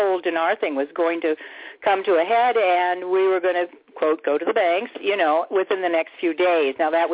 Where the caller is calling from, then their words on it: Tucson, Arizona, United States; in Tucson calling.